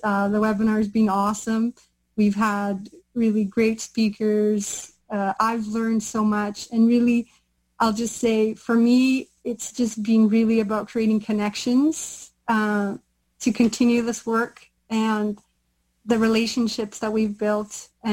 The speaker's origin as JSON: {"language": "English", "country": "Brazil", "moved": "yes", "lives_now": "Canada"}